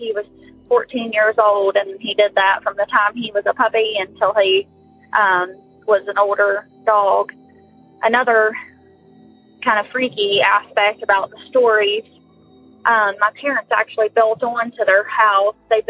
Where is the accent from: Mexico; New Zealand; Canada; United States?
United States; West Virginia; I'm from West Virginia.